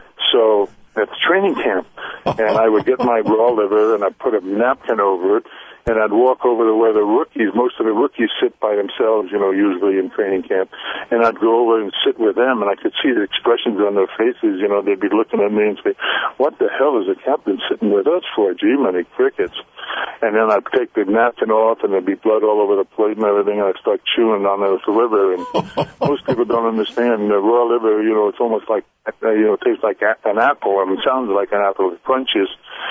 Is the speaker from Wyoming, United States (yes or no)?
no; San Francisco, California, United States; came back to my hometown. I had gone to high school in San Francisco.